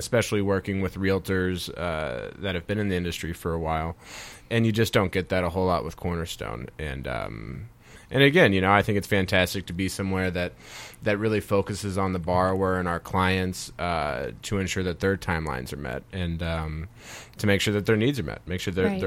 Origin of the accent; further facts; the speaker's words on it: St. Louis, Missouri, United States; Yep, born and raised St. Louis. Yeah, I grew up in South County.